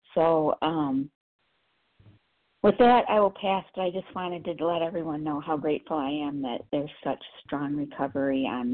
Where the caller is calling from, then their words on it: Ann Arbor, Michigan, United States; I'm calling in from Ann Arbor, Michigan.